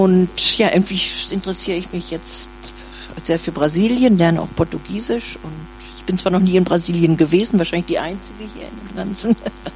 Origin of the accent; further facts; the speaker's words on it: Stuttgart, Baden-Württemberg, Germany; Ich komme aus Stuttgart.